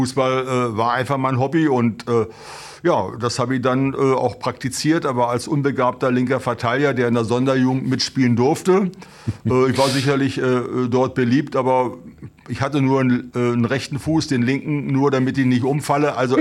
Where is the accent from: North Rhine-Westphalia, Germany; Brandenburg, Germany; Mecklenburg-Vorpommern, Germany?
Brandenburg, Germany; Ich bin ja in der Märkischen Heide groß geworden, in den Westen gewechselt.